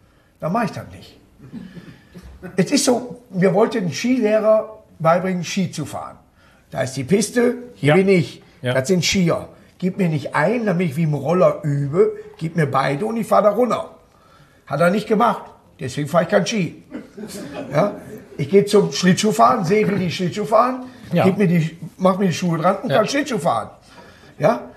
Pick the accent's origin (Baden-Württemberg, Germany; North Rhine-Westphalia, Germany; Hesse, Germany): North Rhine-Westphalia, Germany; Duisburg; ich komme aus Duisburg, sind 170 Kilometer bis dahin.